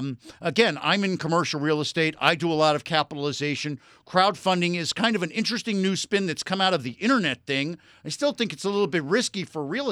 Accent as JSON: {"language": "English", "town": "North Miami Beach", "region": "Florida", "country": "United States", "said": "I guess it's because I'm a gringo from North Miami Beach."}